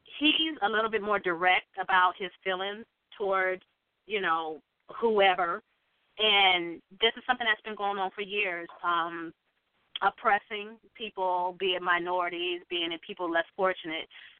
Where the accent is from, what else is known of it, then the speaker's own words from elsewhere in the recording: Ohio, United States; Because I'm from Ohio and live in Ohio.